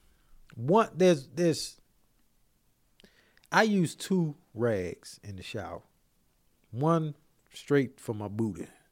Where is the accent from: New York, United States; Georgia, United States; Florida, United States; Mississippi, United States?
Georgia, United States; Decatur; My partner, dude I grew up with in Decatur, Georgia.